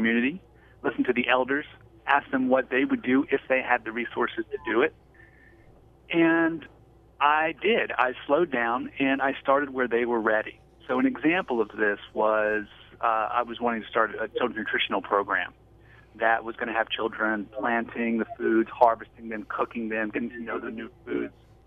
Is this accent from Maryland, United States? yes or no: yes; Frederick, Maryland, United States; also born or lived in Latin America; I'm originally here from Frederick, Maryland.